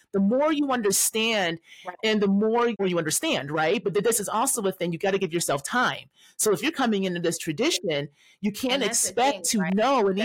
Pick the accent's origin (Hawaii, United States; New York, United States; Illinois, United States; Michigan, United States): Illinois, United States; Chicago; I'm from Chicago still, right?